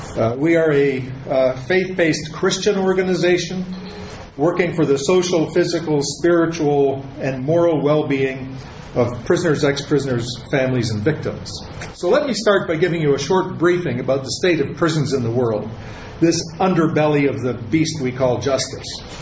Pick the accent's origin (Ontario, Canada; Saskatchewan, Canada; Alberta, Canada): Alberta, Canada; I was born and raised in Alberta, somewhere near the mountains.